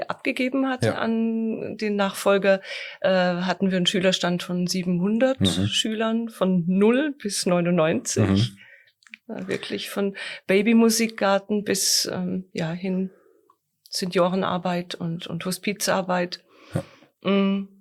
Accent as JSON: {"language": "German", "region": "South Germany", "country": "Germany", "lives_now": "Fulda, Germany", "said": "Ich komme aus Süddeutschland, aus der Nähe des Bodensees."}